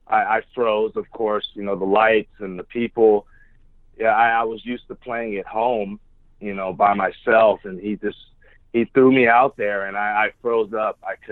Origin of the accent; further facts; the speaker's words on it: Los Angeles, California, United States; born there; Yes, I am. I was born in Los Angeles. Mm-hmm. Yeah. And I'm still here.